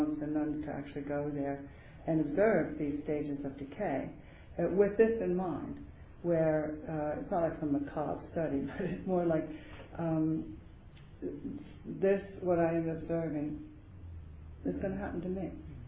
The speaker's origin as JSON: {"language": "English", "region": "New Jersey", "country": "United States", "tie": "born there", "said": "This little town that I was born in New Jersey had its 75th anniversary jubilee celebration."}